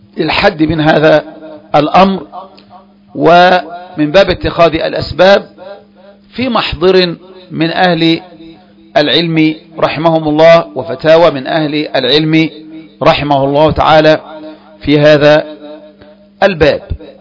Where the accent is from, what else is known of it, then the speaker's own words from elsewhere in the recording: Egypt; تلك البلاد التي نحن فيها وهي بلدنا مصر